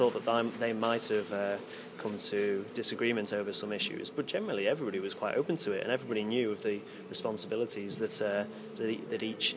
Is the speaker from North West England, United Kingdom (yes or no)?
yes; Manchester, North West England, United Kingdom; I'm from Manchester, living in Manchester currently, and I work for Northwest Vision and Media.